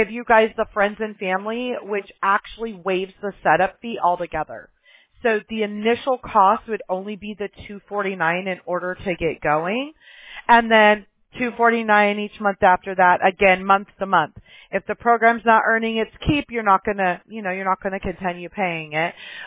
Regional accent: Mobile, Alabama, United States; born there; I was born in Mobile, Alabama. You're my people.

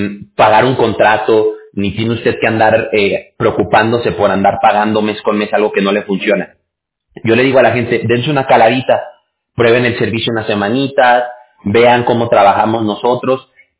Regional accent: Chile; now in United States; yo soy chileno, po. Ah, mire, interesante, y mire, pocas veces he tenido oportunidad de platicar con chilenos, ¿eh? Aquí en California

